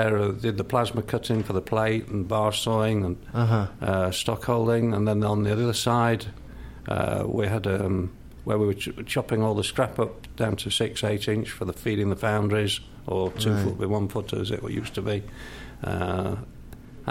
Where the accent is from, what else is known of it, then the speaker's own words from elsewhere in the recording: Sheffield, Yorkshire and the Humber, United Kingdom; born there; I was born in Sheffield.